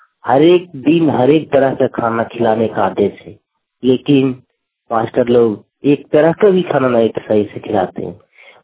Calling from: Bhelle Sirkhindi, Bihar, India; भेल्ले सिरखिंडी post बाछा P S हाल से।

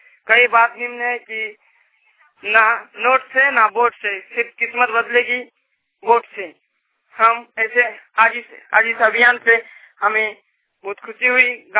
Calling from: Jharkhand, India; गांव छोटा असना कोस्ट भवन मंदिर जिला जामतरा पिन 8146 मैं झारखंड से बोल रहा हूँ।

